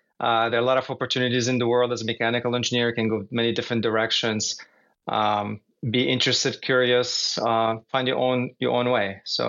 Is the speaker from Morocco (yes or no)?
yes; Morocco; moved away as an adult; now in United States; Yeah, so originally I'm from Morocco. So I came to the U.S. when I was 18.